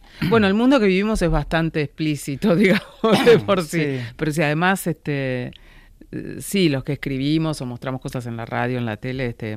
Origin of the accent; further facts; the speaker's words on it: Argentina; soy una ciudadana argentina, estos compatriotas pasaron por esas cosas.